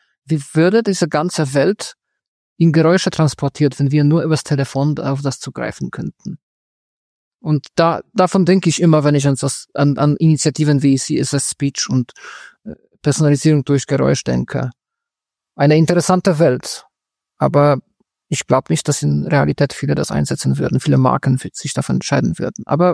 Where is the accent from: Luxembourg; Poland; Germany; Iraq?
Poland; German is a second language; Das war 2002 und Computers waren in Polen, wo ich herkomme, für blinde Menschen noch nicht so verbreitet.